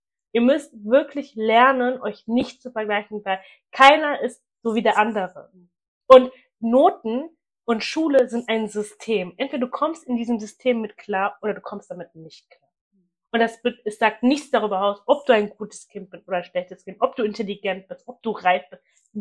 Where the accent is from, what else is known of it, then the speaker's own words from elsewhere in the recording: Germany; wo kommst du her? Und ich sage, Deutsch, du bist ja gar nicht deutsch